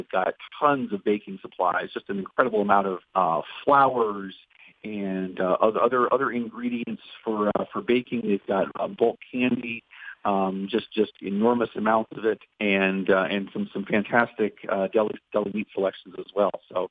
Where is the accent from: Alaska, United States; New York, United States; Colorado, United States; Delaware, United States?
Delaware, United States; I grew up in Sussex County, and a lot of things in the book are things that I did as a kid and had the chance to revisit as an adult now.